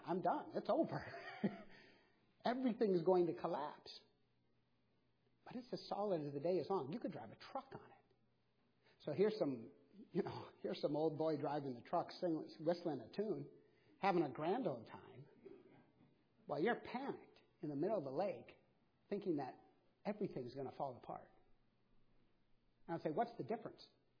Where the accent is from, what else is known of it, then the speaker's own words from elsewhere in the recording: Minnesota, United States; I grew up in Minnesota.